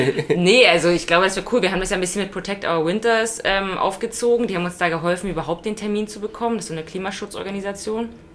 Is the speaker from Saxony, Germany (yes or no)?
no; Brandenburg, Germany; Also bei uns in Brandenburg